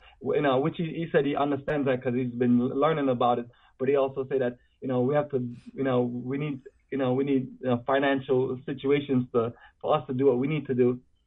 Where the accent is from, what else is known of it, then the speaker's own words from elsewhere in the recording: Jamaica; When I was growing up in Jamaica, we didn't have certain things